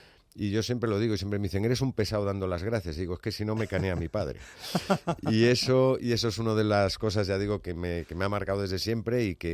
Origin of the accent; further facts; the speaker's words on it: A Coruña, Galicia, Spain; soy de La Coruña y además pues he pasado desde que nací los veranos en un pueblecito costero que hay cerca de Ferrol, entre Coruña y Ferrol, que se llama Ares